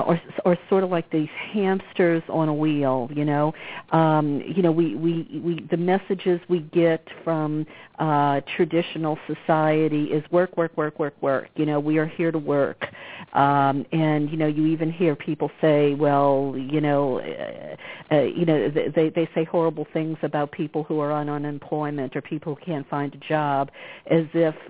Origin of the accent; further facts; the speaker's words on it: New Orleans, Louisiana, United States; I come from Southeast Louisiana. You know, I grew up in New Orleans